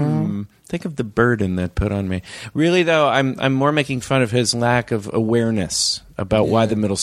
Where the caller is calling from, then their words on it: Portland, United States; I'm calling you from Portland right now, and I flew to Portland, and it was a Southwest flight.